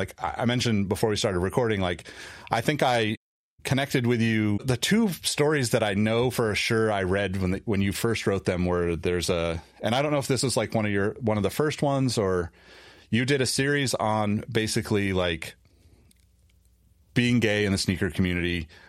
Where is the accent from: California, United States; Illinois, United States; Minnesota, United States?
California, United States; growing up in California for the most part, I moved around a lot, but like always had family here.